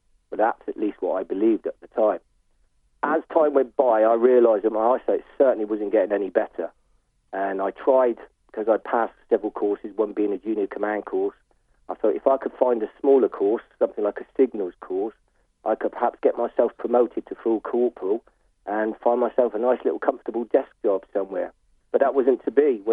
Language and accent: English; South West England, United Kingdom; I grew up in South Devon, went to a local school, Totnes